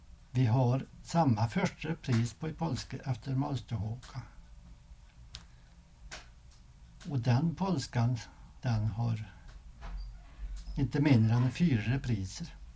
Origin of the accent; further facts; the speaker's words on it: Östmark, Värmland, Sweden; jag kommer från Medbäckens by där uppe. I Östmark.